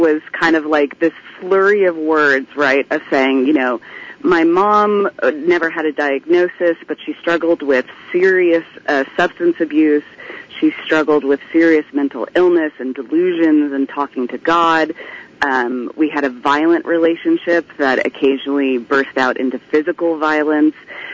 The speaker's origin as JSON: {"language": "English", "region": "California", "country": "United States", "tie": "born or raised there", "said": "I did not really grow up in Southern California. I grew up in Northern California with my mom."}